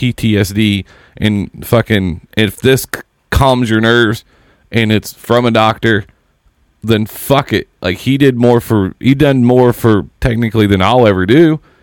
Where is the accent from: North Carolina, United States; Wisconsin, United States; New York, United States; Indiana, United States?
Indiana, United States; Seymour; Seymour, my hometown.